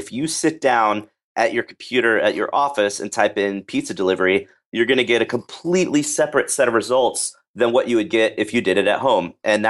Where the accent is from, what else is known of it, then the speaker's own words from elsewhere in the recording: Dallas, Texas, United States; I am from Dallas, Texas. I went to college in Dallas as well.